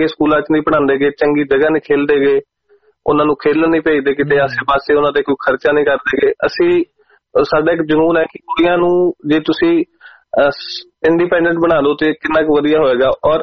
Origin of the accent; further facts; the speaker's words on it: Moga, Punjab, India; ਮੇਰਾ ਜੱਦੀ ਪਿੰਡ ਸੋਢੀ ਵਾਲਾ ਵੀਰ ਜੀ, ਮੈਂ ਮੋਗੇ ਤੋਂ ਬਿਲੋਂਗ ਕਰਦਾ, ਮੈਂ ਜੰਮਿਆ ਪਲਿਆ ਮੋਗੇ ਹੈ